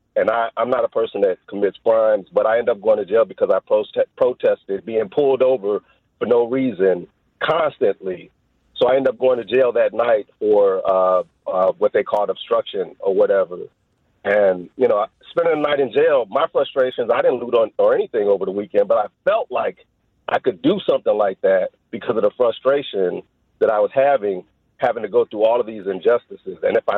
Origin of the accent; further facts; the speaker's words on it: United States; growing up in Lincoln Park, a melting pot.